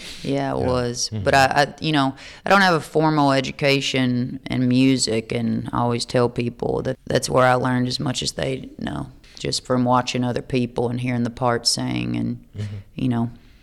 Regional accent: Kentucky, United States; also born or lived in Obion County, Tennessee; I was raised in Kentucky. I was born right across the line in Tennessee in Obion County. And my dad's a farmer in Western Kentucky

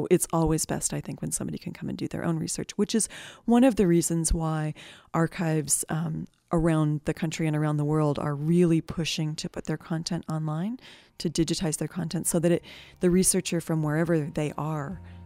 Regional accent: Colorado, United States; also born or lived in Greeley / Lakewood; I'm from Colorado. So we kind of lived all over the Front Range, lived for a while in Greeley, for a while in Lakewood.

